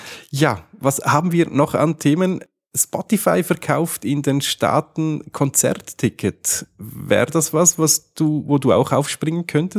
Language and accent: German; Switzerland